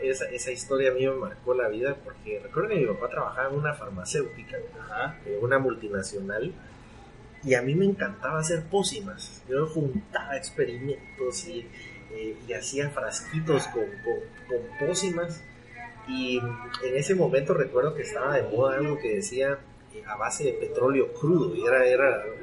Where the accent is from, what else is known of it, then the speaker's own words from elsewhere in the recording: Guatemala; yo soy guatemalteco, chapín hecho en Guatemala